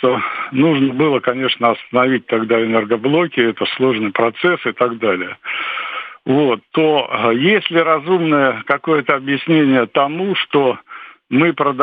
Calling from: Saint Petersburg, Russia; я звоню из Санкт-Петербурга.

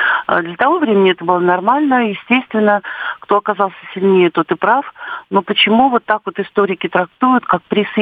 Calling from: Saint Petersburg, Russia; Я из Санкт-Петербурга

